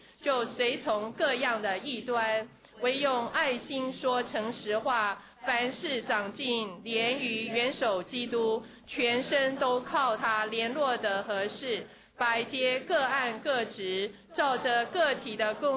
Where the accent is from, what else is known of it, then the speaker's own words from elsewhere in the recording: China; 那我们中国人没有这个观念啊